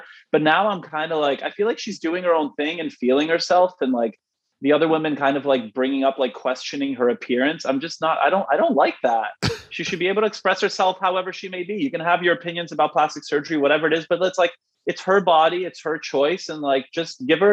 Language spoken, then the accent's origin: English; Canada; because I'm Canadian and we apologize for existing.